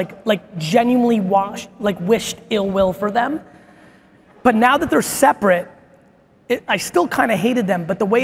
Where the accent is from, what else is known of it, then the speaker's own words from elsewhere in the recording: Edison, New Jersey, United States; also born or lived in Soviet Union; I was born in the Soviet Union. We were really poor. It was really hard. It was really hard. And my family was really tight, right? Immigrant shit. And we moved to a new town in New Jersey, Edison, New Jersey.